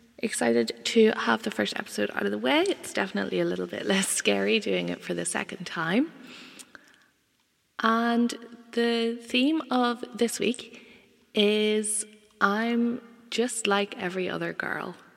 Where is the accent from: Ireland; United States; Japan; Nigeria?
Ireland; think that these people who I share such a large part of myself with, such a large, like, identity of being Irish, would act like this.